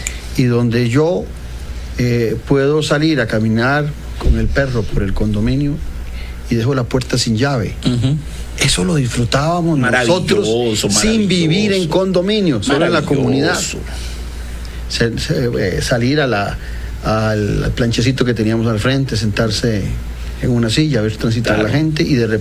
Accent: Tibás, San José, Costa Rica; en el caso mío, que me crié toda mi vida en Tibás

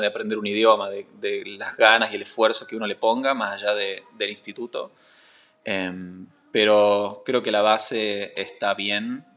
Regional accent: Tucumán, Argentina; also born or lived in Buenos Aires; Yo soy nacido en la ciudad de Buenos Aires, en Capital Federal, y después me fui a vivir al norte, a la provincia de Tucumán, y toda mi familia es de Tucumán, así que nada, yo me considero tucumano, aunque en el documento soy porteño

